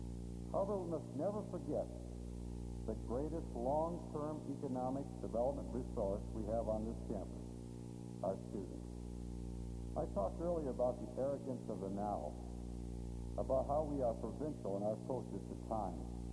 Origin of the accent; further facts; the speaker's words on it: Detroit, Michigan, United States; Now, Adlai Stevenson paid a visit to my hometown of Detroit during the 1962 election